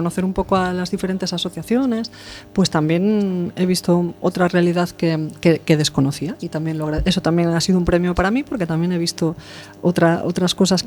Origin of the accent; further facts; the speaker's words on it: Maicende, Galicia, Spain; Yo de Monte Alto. En realidad soy de Maicende, pero bueno.